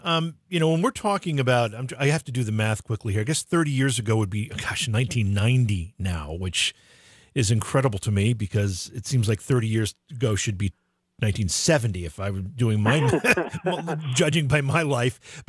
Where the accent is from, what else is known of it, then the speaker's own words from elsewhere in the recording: Oneonta, New York, United States; Those stories, you know, I grew up in Oneonta, New York, not too far from where you're talking about.